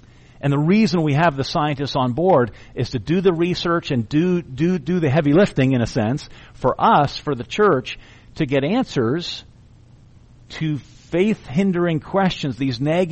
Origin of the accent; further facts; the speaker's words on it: Kitchener, Ontario, Canada; But I was born in Kitchener, Ontario. I lived there all my life